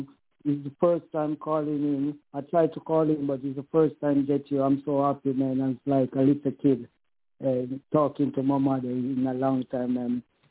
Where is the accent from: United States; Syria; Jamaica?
Jamaica; My friends always tell me, because I'm from Jamaica, they always say